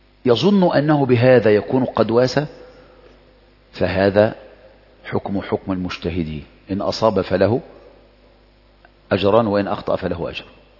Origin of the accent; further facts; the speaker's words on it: Egypt; ما انا عايز اعرف، احنا مصريين زي بعض